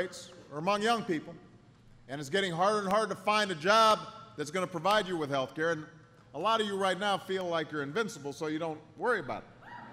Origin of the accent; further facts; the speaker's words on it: Illinois, United States; In my home state of Illinois, rates are going up by as much as 60%.